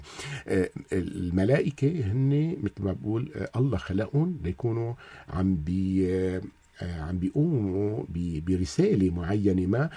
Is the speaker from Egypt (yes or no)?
no; Lebanon; نحن كلبنانية نحن منحبها كتير.